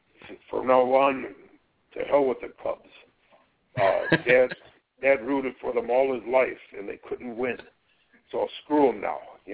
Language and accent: English; Downers Grove, Illinois, United States; I'm from Downers Grove, Illinois. And I was a Cub fan my whole life